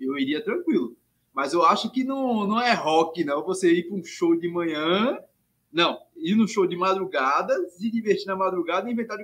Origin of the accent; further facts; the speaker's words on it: Minas Gerais, Brazil; E olha que eu sou mineiro